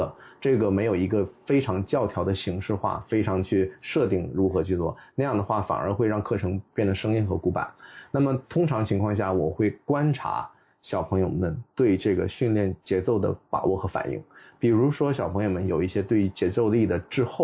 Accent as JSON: {"language": "Chinese", "country": "China", "said": "哦，明白原来我们中国人是这样做舞台的构置"}